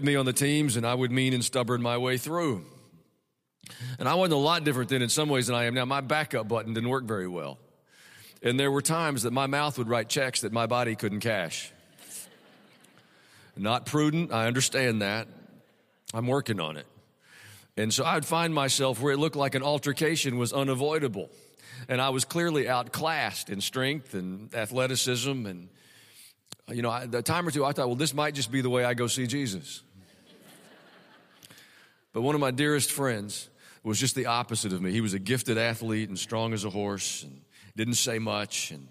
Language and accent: English; Tennessee, United States; I grew up around here in Middle Tennessee, and I played basketball at Riverdale 100 years ago, back when dinosaurs still roamed along Stones River.